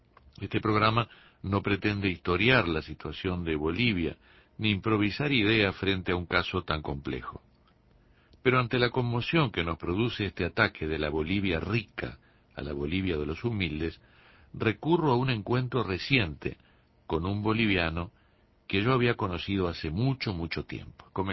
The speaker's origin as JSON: {"language": "Spanish", "country": "Uruguay", "lives_now": "Caracas, Venezuela", "said": "yo vengo de Uruguay"}